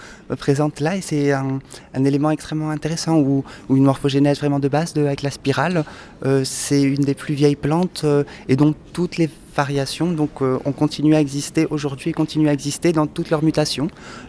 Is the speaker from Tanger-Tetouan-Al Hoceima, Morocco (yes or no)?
no; Casablanca, Casablanca-Settat, Morocco; Encore avant, je viens donc du Maroc, de Casablanca, où j'avais passé un bac scientifique.